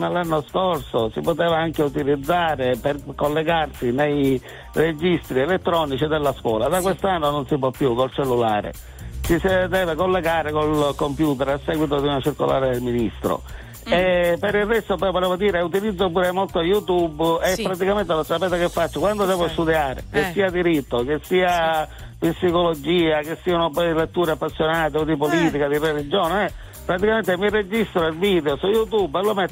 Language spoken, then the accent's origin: Italian; Termini Imerese, Sicily, Italy; da Caserata d'Adda, anche se sono siciliano di Termini Imerese